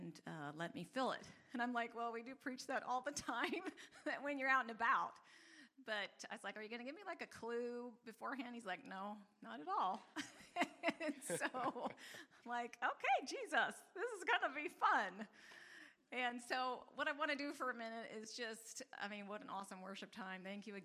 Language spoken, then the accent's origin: English; Marion, Ohio, United States; born there; So I mentioned Marion, Ohio, because I was born in Marion.